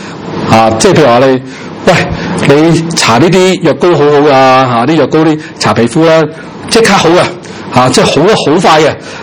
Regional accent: Hong Kong; 我哋香港人好多人都好中意做啲表面嘅嘢

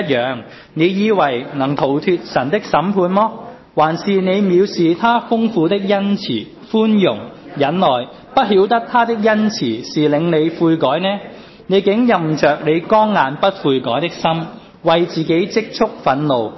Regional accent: Hong Kong; 我们香港人都很明白，是吧，我们九七回归有祖国

